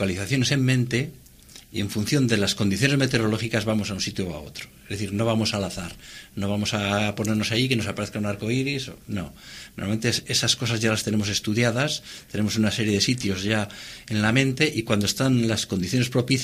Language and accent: Spanish; Santoña, Cantabria, Spain; yo soy de Santoña, he traído una imagen de Santoña.